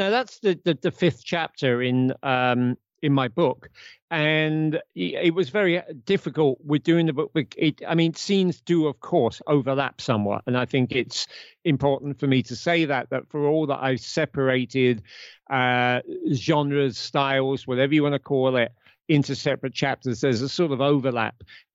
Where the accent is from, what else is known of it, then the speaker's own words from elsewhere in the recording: United Kingdom; Because as you know, I'm a Brit and the book ends in 77 when I was 13.